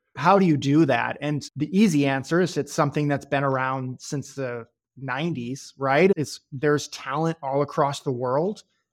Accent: Waterloo, Illinois, United States; So I grew up in a town on the Illinois side, St. Louis, Missouri, called Waterloo, Illinois.

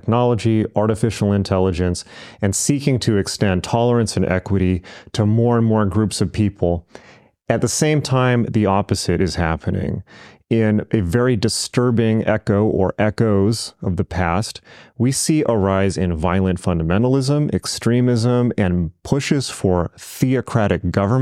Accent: California, United States; as somebody who was born and bred in California, no state has a monopoly on hate. Southern California, where I'm from

